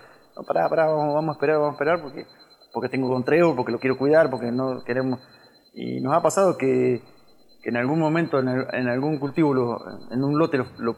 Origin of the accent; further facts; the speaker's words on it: Guaminí, Buenos Aires Province, Argentina; soy productor agroecológico de Guaymini, provincia de Buenos Aires, sudoeste de la provincia. Estamos cerca de La Pampa y a 200 kilómetros de Bahía Blanca.